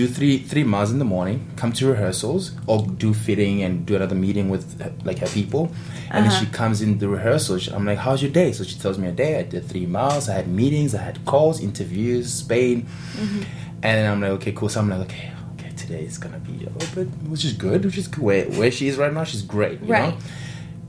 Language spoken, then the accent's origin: English; Johannesburg, Gauteng, South Africa; from Johannesburg, South Africa. Yes, I'm 27 years old